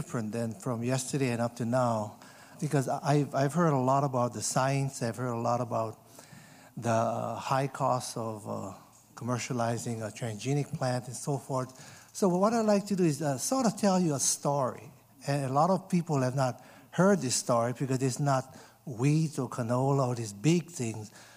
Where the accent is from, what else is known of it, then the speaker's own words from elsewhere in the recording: Hawaii, United States; also born or lived in Ithaca, New York; Well, you know, I'm from Hawaii, and I spent a lot of my years at Cornell, but I'm back in Hawaii